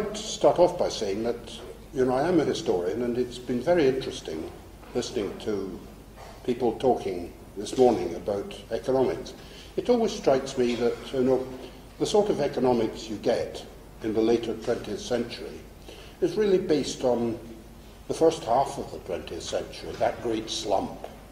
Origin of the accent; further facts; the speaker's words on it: Scotland, United Kingdom; I'm a Scotsman.